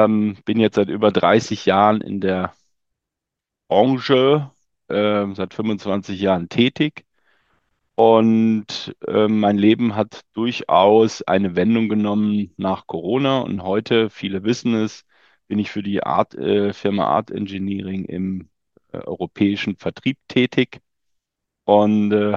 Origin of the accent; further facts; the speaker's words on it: Meinerzhagen, North Rhine-Westphalia, Germany; in meiner Heimatstadt Meinerzhagen im Sauerland